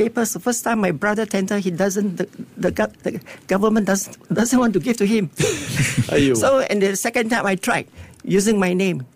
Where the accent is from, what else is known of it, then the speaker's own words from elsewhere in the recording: Sembawang, North Region, Singapore; So I grew up in Sembawang near to the hot spring.